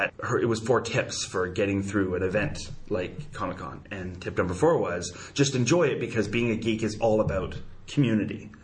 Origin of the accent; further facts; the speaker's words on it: Canada; I'm a Canadian, so we don't have Steak and Shake.